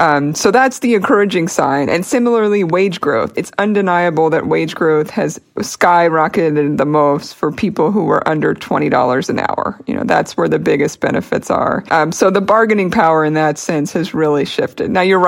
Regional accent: Harrisburg, Pennsylvania, United States; whether you own a very modest bungalow in my hometown in the Harrisburg, Pennsylvania area.

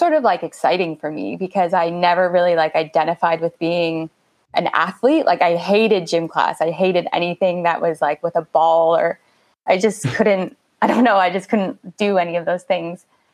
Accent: Guelph, Ontario, Canada; also born or lived in Toronto, Canada; I'm from Guelph, Ontario, which is actually like a really nice place to grow up as a runner. I really appreciate it until I left and lived in Toronto.

